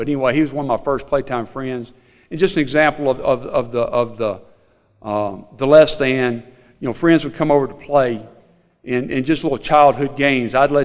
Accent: Mentor City, Mississippi, United States; I'm from Mentor City, Mississippi. If y'all don't know where that is, I live in the Mississippi Delta, home of the Blues, south of Memphis, Tennessee, in a little small town.

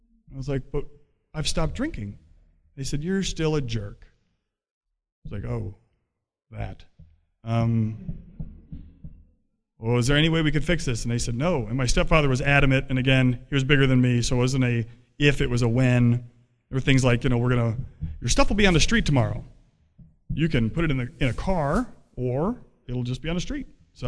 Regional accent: Stone Mountain, Georgia, United States; Because I grew up in Stone Mountain, and I was still going to meetings in Tucker, which is right next door to Stone Mountain

